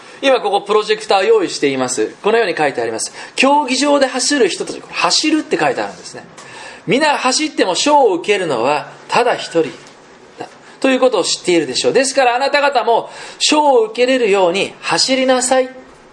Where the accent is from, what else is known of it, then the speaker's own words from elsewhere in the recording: Hiroshima, Japan; 広島県出身なんですけれども、広島でも有名なサッカーの名門校だったんですね